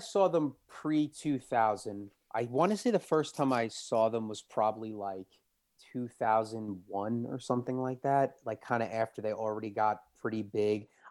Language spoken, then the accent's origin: English; Smithtown, New York, United States; with some more like punk stuff in the area that I was from. I'm from Smithtown.